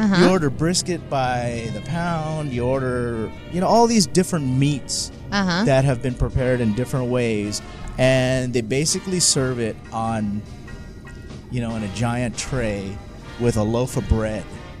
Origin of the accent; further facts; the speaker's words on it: California, United States; Now I grew up in Southern California.